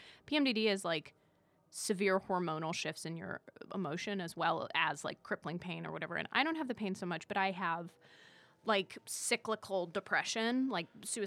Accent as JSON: {"language": "English", "town": "La Jolla", "region": "California", "country": "United States", "said": "I lived I'm from La Jolla, California in San Diego."}